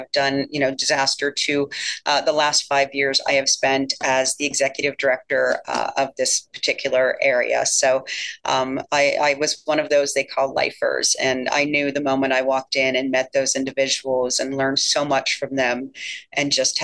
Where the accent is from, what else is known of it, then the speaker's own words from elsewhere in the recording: Apollo, Pennsylvania, United States; I actually grew up in Armstrong County in Apollo. So I didn't make it too far away, because I actually live in the same house I grew up in.